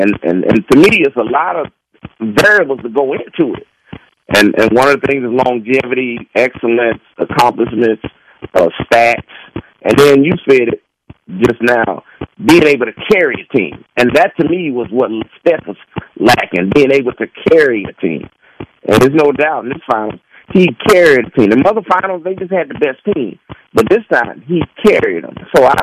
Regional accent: Indiana, United States; Dr. J, because I'm from Indiana, I've seen his age.

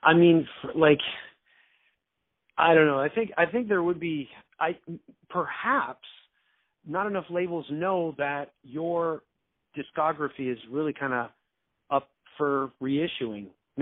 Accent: Toronto, Ontario, Canada; Well, you know what, Jan? I'm Canadian. I'm talking from Toronto.

